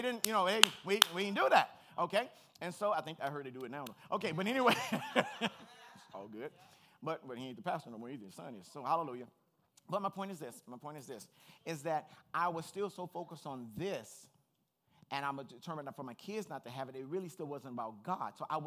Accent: Compton, California, United States; what had happened to me growing up in Compton like I did, I made a decision I was never going to live like that.

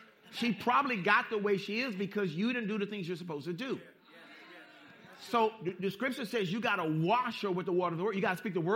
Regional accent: Compton, California, United States; You know, we grew up in Compton. You don't back down from nobody.

